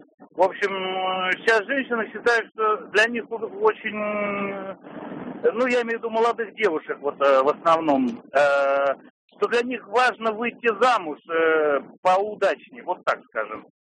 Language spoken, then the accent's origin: Russian; Saint Petersburg, Russia; я из Санкт-Петербурга.